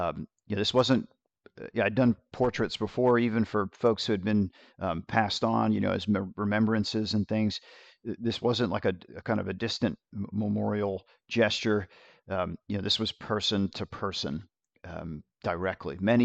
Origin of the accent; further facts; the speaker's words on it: New York, United States; now in North Carolina, United States; And you know, I grew up in New York, so, and I've been to other Jewish communities.